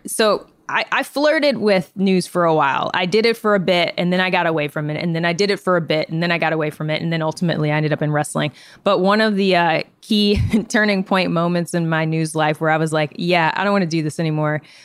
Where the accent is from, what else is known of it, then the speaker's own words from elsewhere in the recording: Detroit, Michigan, United States; Michigan, Detroit.